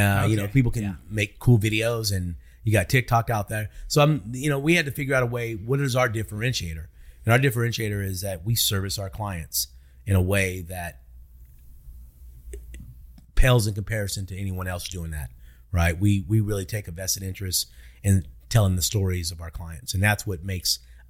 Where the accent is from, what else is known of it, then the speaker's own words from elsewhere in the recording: New Orleans, Louisiana, United States; I grew up in New Orleans, and my career started in marketing.